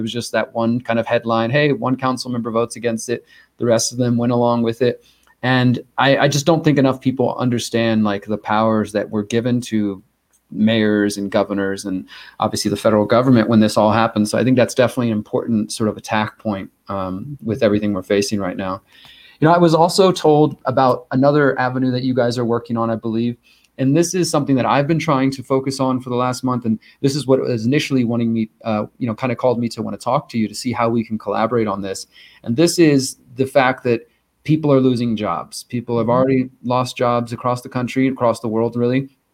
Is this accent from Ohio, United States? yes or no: no; Houston, Texas, United States; now in Mexico; You know, so I live in Mexico, but I'm originally from Houston, and Houston was one of the places where the Houston Methodist fired a bunch of nurses, and there was a lawsuit.